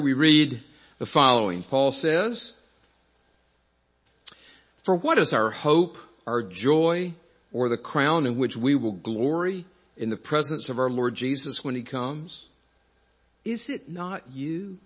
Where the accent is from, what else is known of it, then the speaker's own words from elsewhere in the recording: North Carolina, United States; I grew up in North Carolina, and I remember going to high school